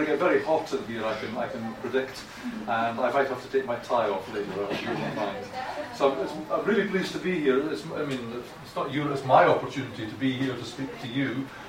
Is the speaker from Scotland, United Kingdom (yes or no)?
yes; Scotland, United Kingdom; but I'm not English, I'm Scottish. I have a slightly different accent from some people, and some of the words I say might sound different.